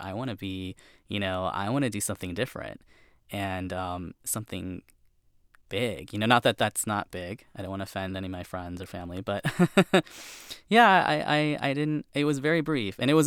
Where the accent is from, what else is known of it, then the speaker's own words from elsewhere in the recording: Champaign, Illinois, United States; because I think in the Midwest, in the town that I grew up in Champaign